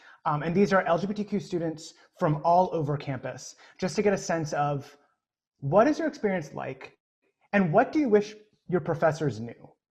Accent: United States; My husband is from South Africa and I grew up in America.

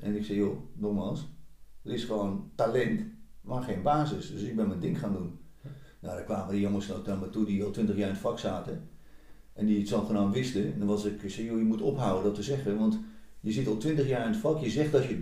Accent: Netherlands; also born or lived in England; En ik als Nederlander in een Engelse omgeving

